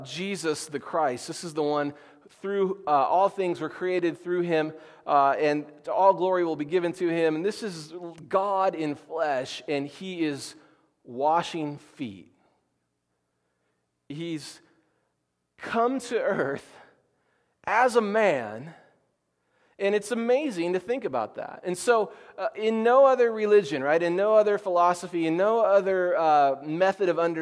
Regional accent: Portland, United States; oh, actually it's Oakland, but I'm from Portland.

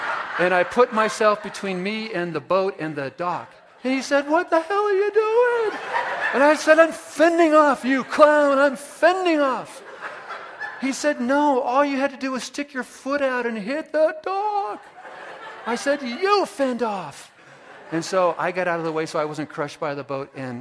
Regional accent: California, United States; And I'm from California on the coast.

